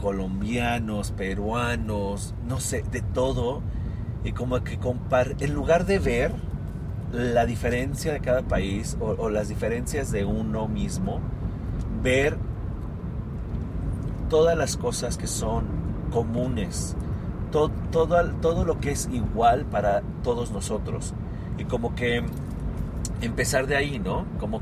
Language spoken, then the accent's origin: Spanish; Mexico; now in United States; yo soy de México